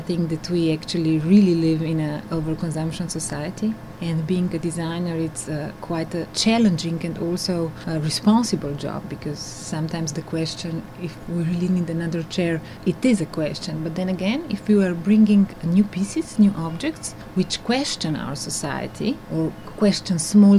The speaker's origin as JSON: {"language": "English", "town": "Ljubljana", "region": "Central Slovenia", "country": "Slovenia", "tie": "born or raised there", "second_language": "English", "said": "happy and interested to become part of Ljubljana, so I was challenged by the fact to do something in my hometown."}